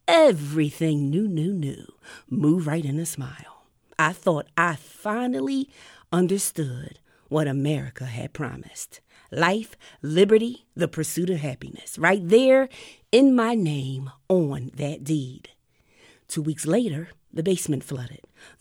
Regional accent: Philadelphia, Pennsylvania, United States; Growing up in North Philadelphia, or as they say around the way, North Philly, if you know, you know

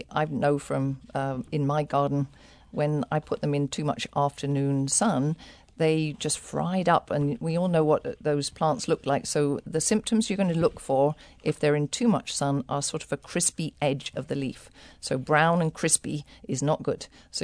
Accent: England, United Kingdom; especially growing up in England where many people try and kill all moss because it's in their lawns

